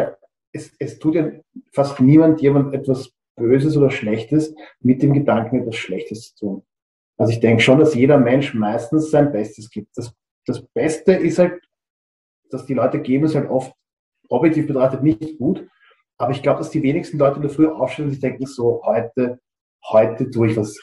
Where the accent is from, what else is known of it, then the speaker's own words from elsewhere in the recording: Austria; da geht es halt wirklich ans Eingemachte, wie man sagt, bei uns in Österreich